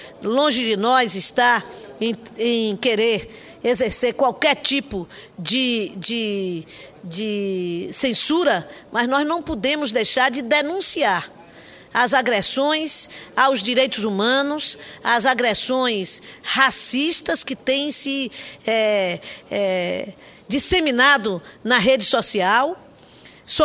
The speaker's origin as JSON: {"language": "Portuguese", "region": "Bahia", "country": "Brazil", "said": "Eu sou da Bahia e nós vivemos dessa resistência cultural do povo baiano"}